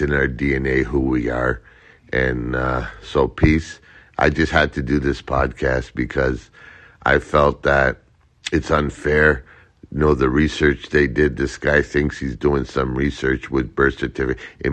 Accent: Toronto, Ontario, Canada; born there; I'm a Canadian. I was born here in Toronto.

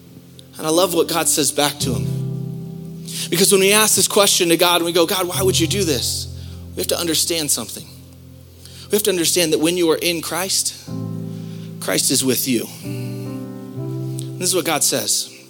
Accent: San Diego, California, United States; I remember when I was a kid, I grew up in San Diego, and in San Diego, people have swimming pools in their backyard, right?

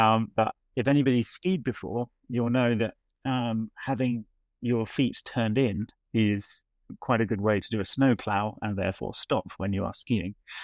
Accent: United Kingdom; But as a British skier, it's a little challenging because you're skiing against more or less every other nation that has a load of snow and mountains, and we don't really have that.

